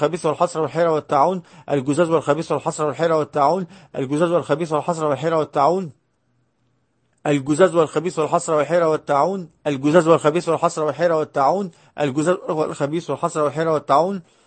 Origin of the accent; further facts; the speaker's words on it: Egypt; منور ده عندنا في مصر، بره مصر اسمها ايه؟